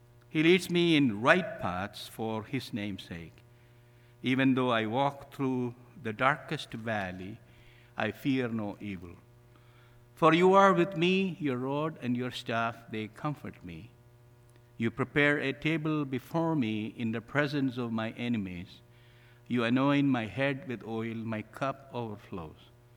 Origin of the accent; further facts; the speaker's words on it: India; English is a second language; moved away as an adult; now in United States; I came from India to this country about 38 years ago, study in Pittsburgh Theological Seminary.